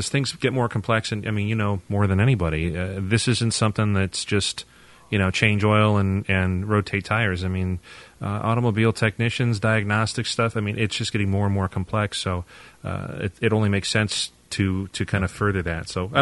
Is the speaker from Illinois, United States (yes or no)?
yes; Illinois, United States; And even in high school in the 90s where I grew up in the Chicago suburbs, we used to have a really good vocational program.